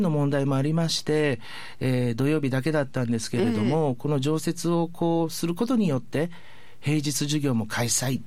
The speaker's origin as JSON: {"language": "Japanese", "region": "Hiroshima", "country": "Japan", "said": "広島なんですけれども。"}